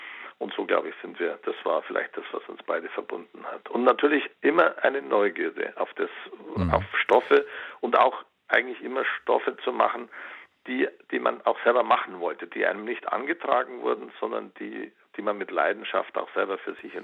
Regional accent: Bavaria, Germany; ich bin in Oberbayern aufgewachsen

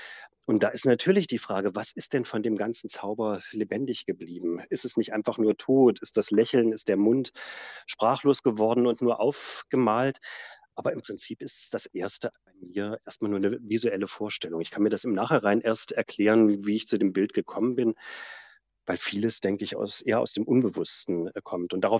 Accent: Germany; schon in meiner Kindheit in der DDR

